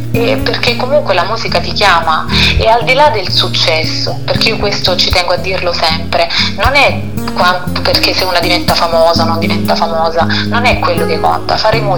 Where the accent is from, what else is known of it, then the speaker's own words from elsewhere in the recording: Apulia, Italy; io quando vado in Puglia, in Salento, nella mia terra, tutti gli anni ci torno perché non ne posso fare a meno